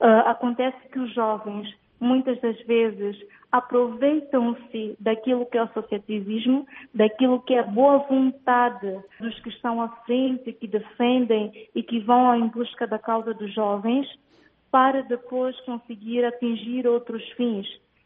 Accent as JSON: {"language": "Portuguese", "country": "São Tomé & Príncipe"}